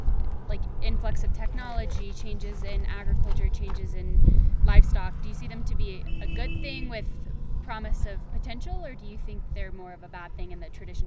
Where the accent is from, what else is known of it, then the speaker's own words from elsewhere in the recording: United States; We're American.